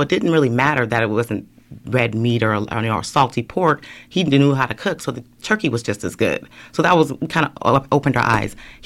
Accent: Los Angeles, California, United States; now in Portland, United States; He did not care that he moved to Portland because we are originally from Los Angeles.

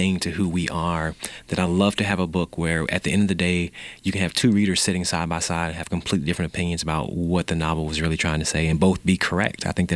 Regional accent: the South, United States; I grew up in the South in the Bible Belt. You can't grow up in the South and not have some religious background.

